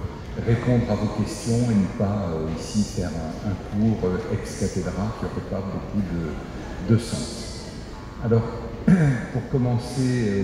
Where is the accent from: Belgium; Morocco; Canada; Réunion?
Réunion; je suis réunionnais d'origine, très attaché à mon île